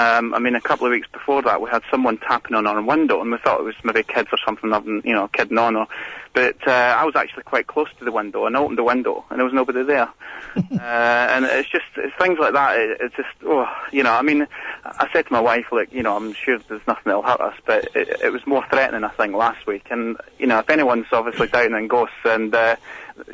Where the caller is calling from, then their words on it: Welwyn Garden City, East of England, United Kingdom; accent: Scottish; Welwyn Garden City. I love, got a Scottish accent. I do live in Welwyn Garden City.